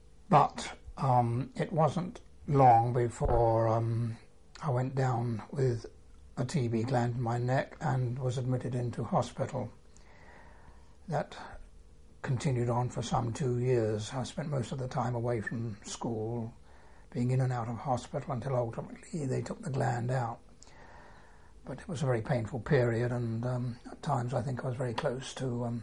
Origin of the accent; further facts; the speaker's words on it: London, United Kingdom; born there; I was born in Peckham, London, in 1918.